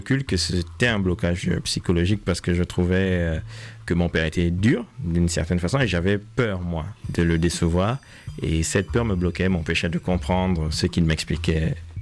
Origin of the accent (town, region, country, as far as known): Libreville, Estuaire, Gabon; born or raised there